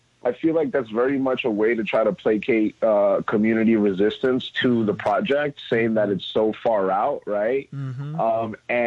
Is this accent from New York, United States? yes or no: yes; Astoria, New York, United States; the community that I grew up in here in Astoria, Queens, and in Long Island City